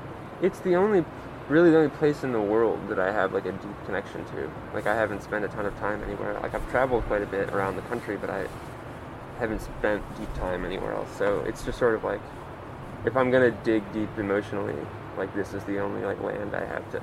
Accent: Greenfield Center, New York, United States; also born or lived in Troy; now in Seattle, United States; Yeah, I grew up in Greenfield Center, New York, just a tiny rural town. Mm-hmm. But I lived in Troy for 5 or 6 years until this summer.

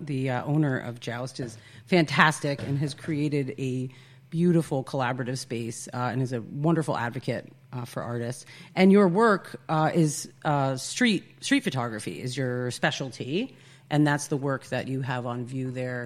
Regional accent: Germantown, United States; I grew up in Germantown, and my family was hunters.

